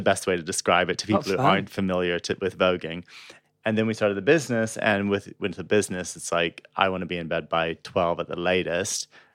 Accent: Texas, United States; now in London, United Kingdom; I never had a formal background because in my hometown in the middle of Texas, there weren't ballet classes to begin with.

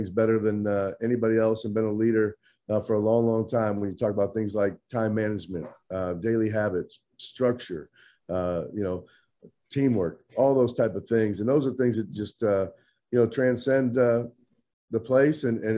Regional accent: Midwest, United States; I was kind of like a lot of guys growing up in the Midwest.

